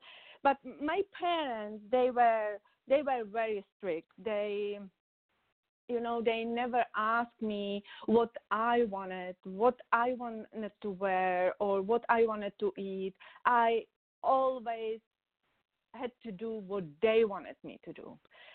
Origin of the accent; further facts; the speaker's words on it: Czechia; English is a second language; I was born in Czech Republic behind the Iron Curtain. I was born in 1967, and the Russians came 1968, so I was there the whole time.